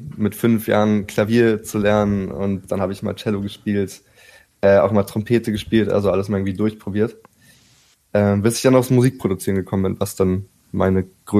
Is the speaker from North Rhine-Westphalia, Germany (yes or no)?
no; Berlin, Germany; Genau, ja, mein Vater ist Amerikaner. Ich bin tatsächlich hier aufgewachsen in Berlin